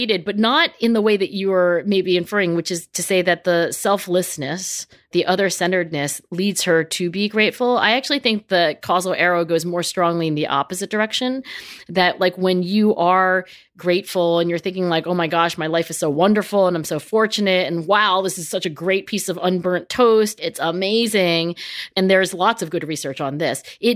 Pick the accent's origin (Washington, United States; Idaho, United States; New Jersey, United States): New Jersey, United States; I thank the gods that I grew up in South Jersey